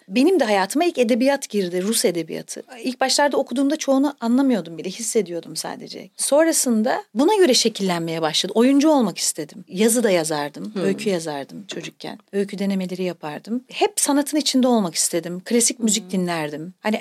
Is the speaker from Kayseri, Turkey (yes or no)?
no; Ankara, Turkey; also born or lived in Diyarbakır; Ben Diyarbakır'da doğdum. 3 aylıkken Ankara'ya taşındık. Parçalanmış bir ailenin çocuğuyum. Anne baba kendi aralarında sorunlar yaşayınca bir de göç olmuş. Ankara'ya göç etmişler. Ankara'da büyüdüm.